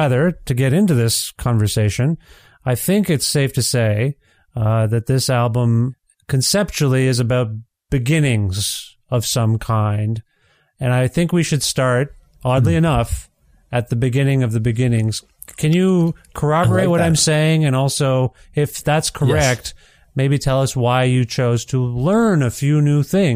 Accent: Ontario, Canada; now in Edmonton, Canada; I'm from Ontario originally, and now I live in Edmonton, Alberta.

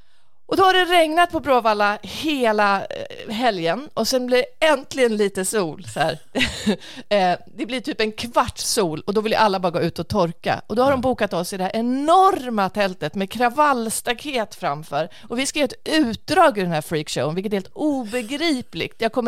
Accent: Västerås, Västmanland County, Sweden; Det är min hemstad.

